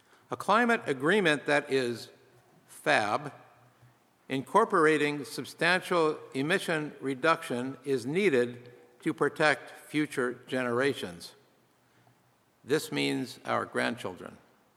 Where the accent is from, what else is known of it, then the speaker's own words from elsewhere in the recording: Philadelphia, Pennsylvania, United States; born there; Personally, this is important since I was born in Philadelphia, and my aunt will be 100 years old next Sunday, and she lives near here.